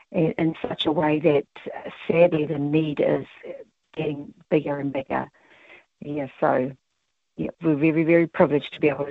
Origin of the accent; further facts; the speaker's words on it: Auckland, New Zealand; I grew up in South Auckland. I know what it is to, you know, I had a large family. There were 15 of us in a three-bedroom whare.